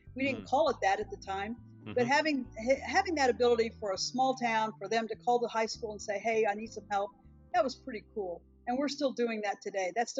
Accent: Fort Scott, Kansas, United States; the little old man had a little insurance office in Fort Scott, my hometown, and he needed some help.

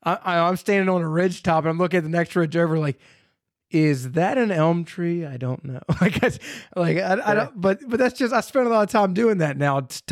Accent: Maryland, United States; now in Pennsylvania, United States; I'm in South Central Pennsylvania. But I grew up in Central Maryland, and these areas here, there's a lot of people who don't even know what a Morel is.

